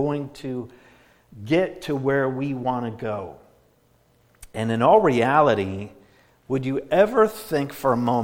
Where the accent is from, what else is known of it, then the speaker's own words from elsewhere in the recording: Minnesota, United States; now in New York City, United States; Now, for my life, for example, I was born and raised in Minnesota, right?